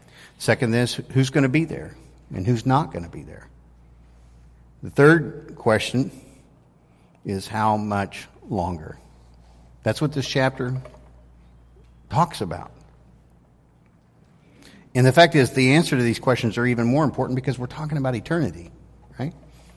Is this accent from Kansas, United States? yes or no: yes; Wichita, Kansas, United States; When I was a little kid, I grew up in Kansas, Wichita, Kansas, and my parents decided to take a vacation to California.